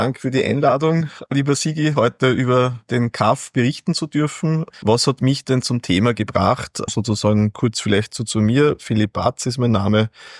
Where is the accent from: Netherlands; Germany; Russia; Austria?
Austria; wir als Österreicher kennen ja, CAF ist ein oft anderer Begriff